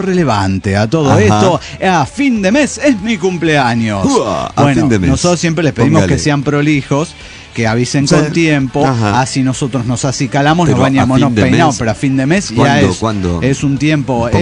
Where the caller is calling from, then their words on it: Rosario, Santa Fe, Argentina; Soy la sacerdotisa de Millacal de Rosario, Argentina.